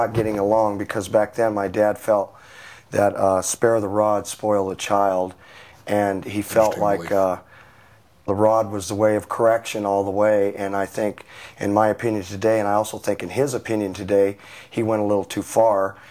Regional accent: Denver, Colorado, United States; Well, I was raised in Denver, Colorado.

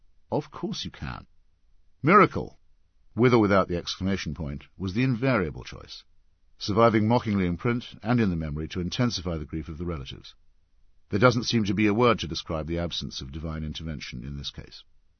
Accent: England, United Kingdom; I was able to defuse it somewhat by being an Englishman wearing an off-white Graham Greene-type suit

